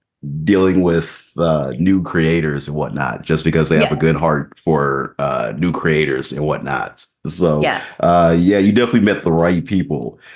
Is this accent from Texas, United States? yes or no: no; Omaha, Nebraska, United States; Like I grew up in Omaha, Nebraska.